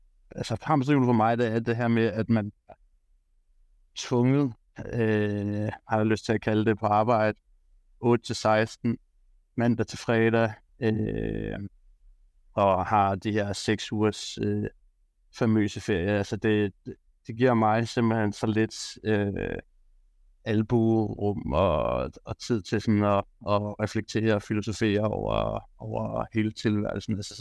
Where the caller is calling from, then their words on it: Copenhagen, Capital Region of Denmark, Denmark; Jeg bliver fra København af, yes.